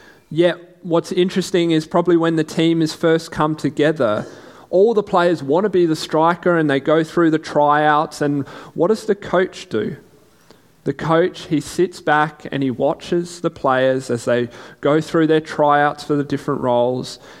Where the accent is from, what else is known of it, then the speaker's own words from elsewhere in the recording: South Australia, Australia; As most of you know, I grew up here in South Australia, and so I was always close to my family